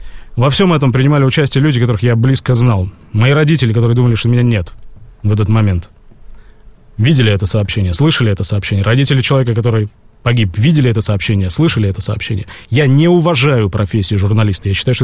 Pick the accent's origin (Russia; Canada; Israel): Russia; Yekaterinburg, Sverdlovsk Oblast; Я из Екатеринбурга родом, местное телевидение дозвонилось мне в больничную палату.